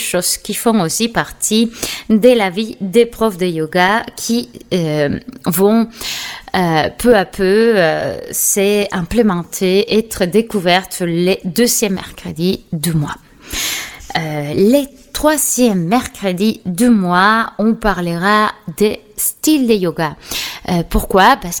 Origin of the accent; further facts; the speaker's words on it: Seville, Andalusia, Spain; born there; French is a second language; j'ai 43 ans et je suis née à Séville, une petite ville du sud de l'Espagne, de l'Andalousie.